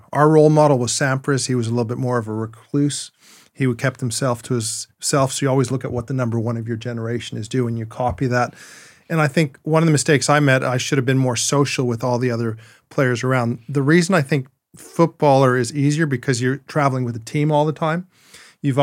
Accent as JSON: {"language": "English", "country": "Canada", "tie": "born or raised there", "said": "growing up in Canada"}